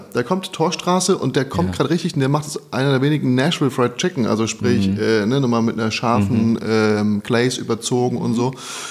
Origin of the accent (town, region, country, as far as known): Frankfurt, Hesse, Germany; now in Berlin, Germany